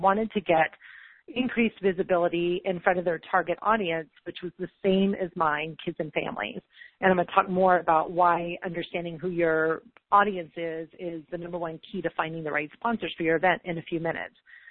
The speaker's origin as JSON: {"language": "English", "town": "San Antonio", "region": "Texas", "country": "United States", "tie": "born or raised there", "said": "in San Antonio, Texas, my hometown, so extra fun. It's always fun to be a tourist in your own town."}